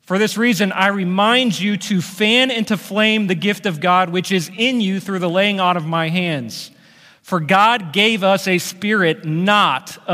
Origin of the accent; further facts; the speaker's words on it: Kansas, United States; When people learn I'm originally from Kansas, they often make some kind of reference to the Wizard of Oz.